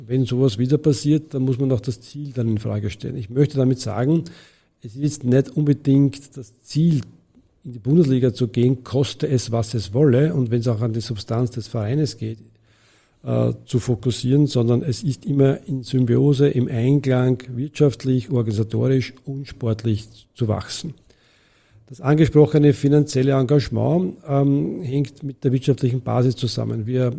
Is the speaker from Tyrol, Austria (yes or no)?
no; Vienna, Austria; Und das ist ein gesellschaftlicher Auftrag, den wir als Wiener hier sehen.